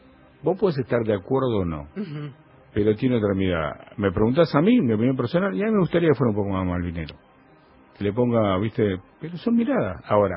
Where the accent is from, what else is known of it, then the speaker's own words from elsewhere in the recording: Argentina; nosotros somos Argentina.